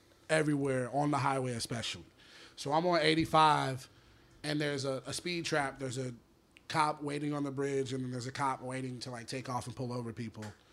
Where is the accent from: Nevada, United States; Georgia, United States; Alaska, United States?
Georgia, United States; Atlanta; Gwinnett, Georgia. I'm from Atlanta, from my job in Atlanta.